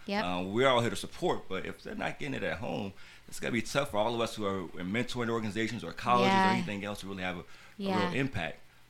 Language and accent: English; Chicago, Illinois, United States; Because where I grew up in Chatham, Sunny 9th Street, Bronzeville and everything